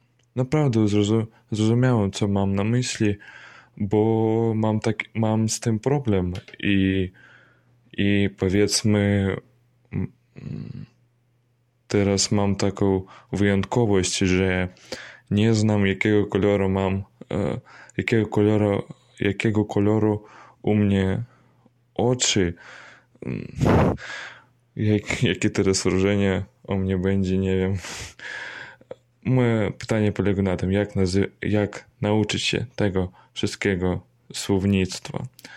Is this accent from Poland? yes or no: no; Belarus; Polish is a second language; mieszkam w Białorusi teraz, jestem Białorusinem, mam zamiar studiować w Polsce